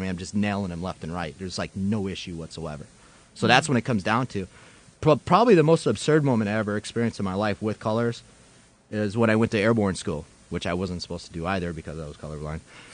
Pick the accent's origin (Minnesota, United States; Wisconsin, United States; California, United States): Minnesota, United States; I'm from Minnesota. I was in the Minneapolis MEPS station in Minnesota